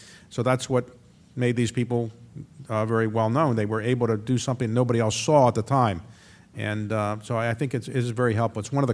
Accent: Baltimore, Maryland, United States; I grew up in Baltimore, and there was the Enoch Pratt Free Library.

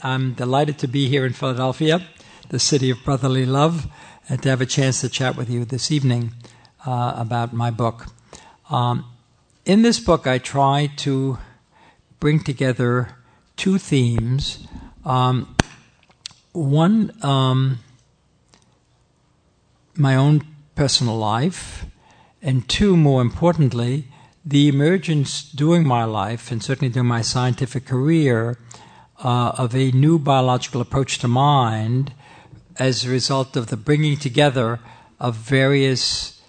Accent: Vienna, Austria; I was born in Vienna, November 7th, 1929, to a lower middle class family

